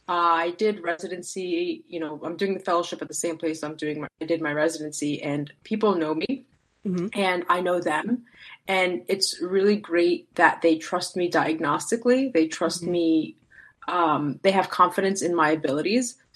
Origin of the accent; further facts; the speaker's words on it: New Jersey, United States; I am originally from New Jersey. I went to college in New Jersey.